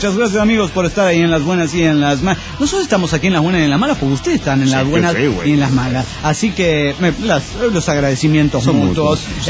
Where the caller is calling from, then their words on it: Phoenix, Arizona, United States; Hola, soy … de Phoenix, Arizona.